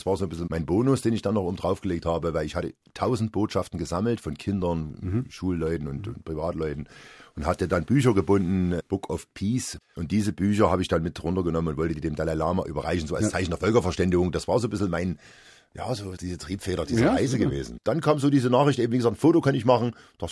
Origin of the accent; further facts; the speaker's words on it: East Germany, Germany; ich bin im Osten aufgewachsen. Die Kirche war dort eher zu vernachlässigen, so atheistisch.